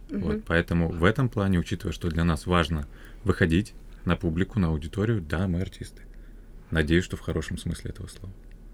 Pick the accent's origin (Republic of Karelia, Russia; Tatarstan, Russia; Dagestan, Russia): Republic of Karelia, Russia; Petrozavodsk; Мы из Петрозаводска, Республика Карелия.